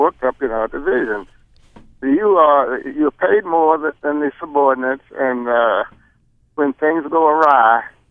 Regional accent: Baltimore, Maryland, United States; Although I live in Ellicott City, I grew up in Baltimore. I have a lot of family in Baltimore, and I spend a lot of time in Baltimore.

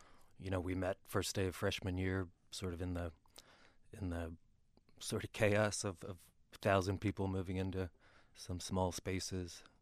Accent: Kennett Square, Pennsylvania, United States; Yeah, I grew up in Kennett Square. I went to a private school in Wilmington, Delaware.

